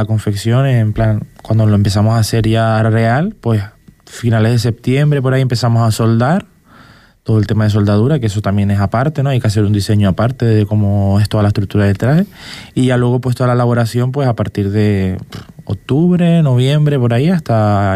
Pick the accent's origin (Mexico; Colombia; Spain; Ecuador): Spain; Gran Tarajal, Canary Islands; yo crecí viendo trajes en Gran Tarajal